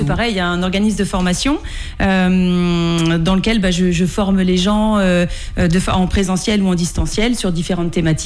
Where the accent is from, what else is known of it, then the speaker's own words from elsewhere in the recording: Poitiers, Nouvelle-Aquitaine, France; moi je suis de Pictavienne en fait, je viens de Poitiers à la base, oui. Donc j'ai vécu 30 ans à Poitiers.